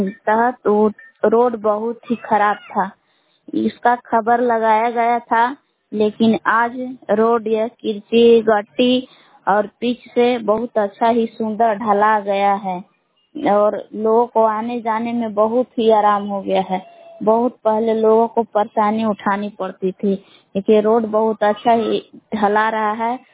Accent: Bilaw, Bihar, India; बिलाव का निवासी हूँ।

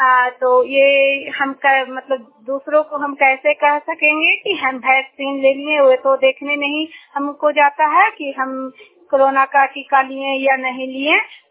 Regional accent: Bihar, India; मैं नालंदा जिला की निवासी हूँ, दामोदरपुर वाला पंचायत की हूँ।

